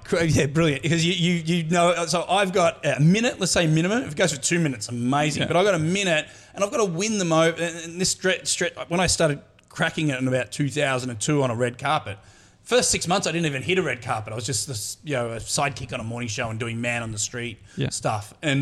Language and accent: English; Australia; now in New York, United States; we are still enjoyed on the streets of New York as an Aussie because we still have that laid back thing.